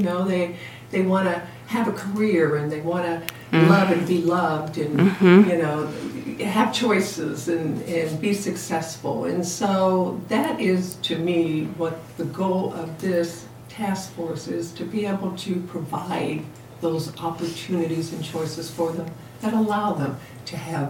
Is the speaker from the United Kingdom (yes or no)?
no; Evansville, Indiana, United States; because I'm from Evansville, and we're having it at Boonville, which is very close to Evansville